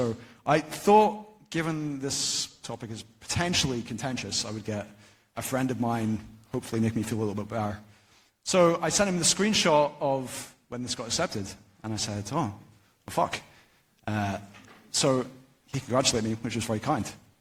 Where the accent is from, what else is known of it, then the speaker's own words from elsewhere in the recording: United Kingdom; I'm allowed to be self-deprecating because I'm British.